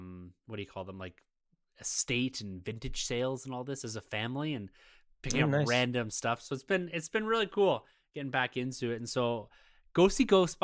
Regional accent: Canada; as a Canadian

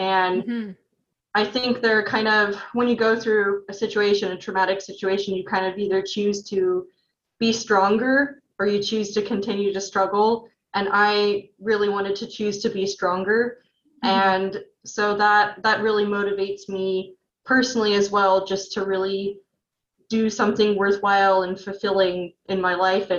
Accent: Oregon, United States; I mean, I'm originally from Oregon, so the climate's pretty much the same.

